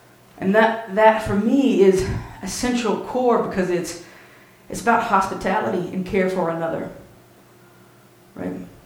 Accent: Birmingham, Alabama, United States; So I come from the South, and I come from Birmingham, Alabama, and I'm surrounded by storytellers.

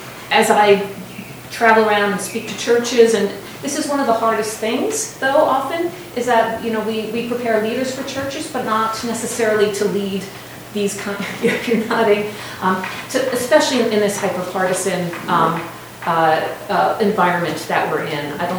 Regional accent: Harrisburg, Pennsylvania, United States; moved away as an adult; now in Washington, United States; I came from Harrisburg, Pennsylvania, which is, you know, a very red part of the state.

